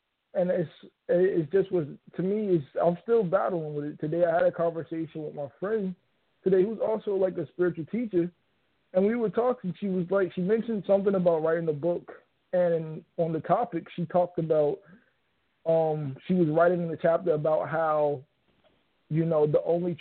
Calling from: Virginia, United States; I'm calling from Virginia.

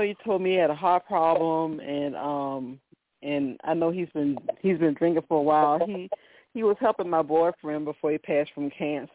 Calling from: Virginia, United States; I'm calling from Virginia.

